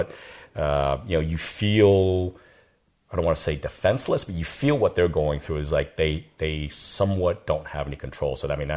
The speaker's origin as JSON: {"language": "English", "country": "Vietnam", "moved": "yes", "said": "You guys know that my family and I came from Vietnam. We escaped after the Vietnam War, after Saigon fell to communists"}